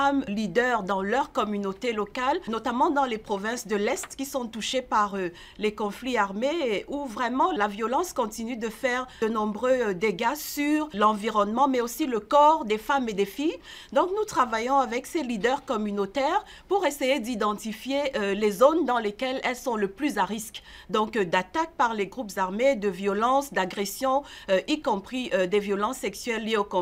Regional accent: Cameroon; now in Kinshasa, Democratic Republic of the Congo; je suis du Cameroun et je suis la conseillère genre principale à la mission des Nations Unies en RD Congo, à Kinshasa, basée à Kinshasa.

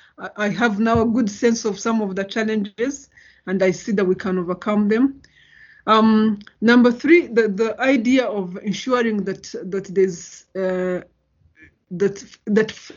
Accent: Uganda; My family found itself in a refugee camp in Uganda. We were very lucky. We were given a piece of land where we grew up in Uganda, and that allowed my parents to farm. And having grown up on a farm, a small farm

